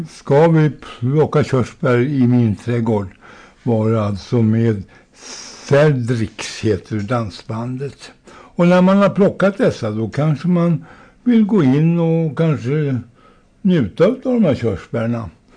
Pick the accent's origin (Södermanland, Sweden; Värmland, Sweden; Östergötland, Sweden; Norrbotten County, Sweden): Södermanland, Sweden; Trosa; För i sluttexten så nämner han faktiskt min hemstad som